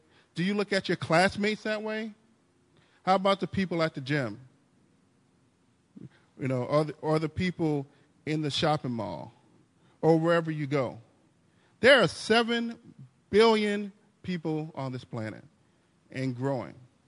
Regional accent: New Orleans, Louisiana, United States; I'm from New Orleans, right? All the schools that I applied to were out of state.

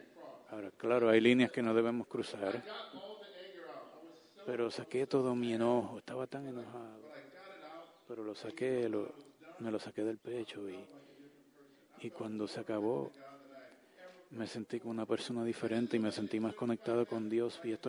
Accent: New Orleans, Louisiana, United States; yo soy de Nueva Orleans. Todas las universidades a las que yo solicité eran fuera de Luisiana.

